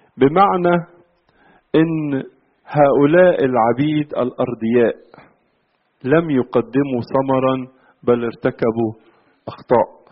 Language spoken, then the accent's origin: Arabic; Egypt